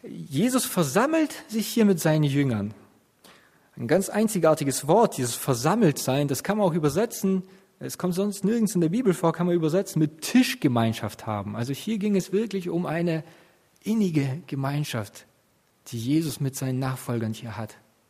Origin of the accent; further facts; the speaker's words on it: Russia; now in Germany; Ich habe meine Kindheit in Russland verbracht, habe dort in den 90er Jahren gelebt.